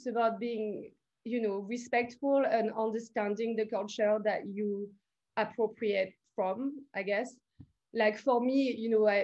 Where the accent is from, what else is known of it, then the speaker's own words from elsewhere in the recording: Paris, Île-de-France, France; So I come from, it's my great grandparents who came to Paris, and I grew up in République in Paris, you know, which is a super multicultural area.